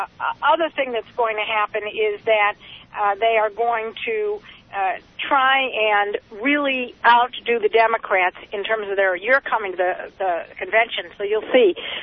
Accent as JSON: {"language": "English", "town": "Cleveland", "region": "Ohio", "country": "United States", "said": "No, Cuyahoga. I'm from Cleveland. Please."}